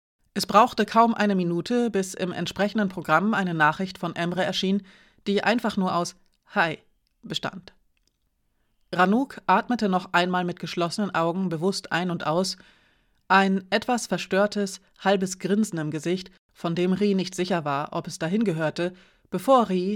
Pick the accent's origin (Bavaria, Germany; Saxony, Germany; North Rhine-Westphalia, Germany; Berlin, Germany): Bavaria, Germany; Nuremberg; ich bin in Nürnberg geboren und habe da bis zum Studium gelebt.